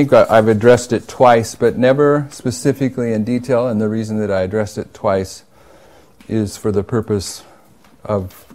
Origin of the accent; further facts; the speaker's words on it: California, United States; And growing up in California, California is not a real religious culture.